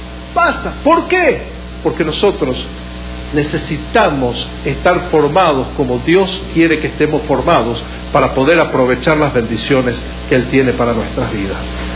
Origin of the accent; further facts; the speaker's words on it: Buenos Aires, Argentina; judío, con padres judíos, madre judía, me formé en un colegio religioso en Buenos Aires, yo soy de origen argentino